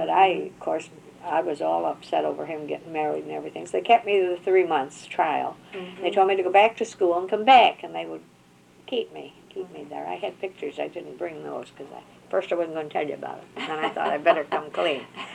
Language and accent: English; Rochester, New York, United States; born there; I was born in Rochester, New York, on Jefferson Avenue, in 1902, December 5th, 1902.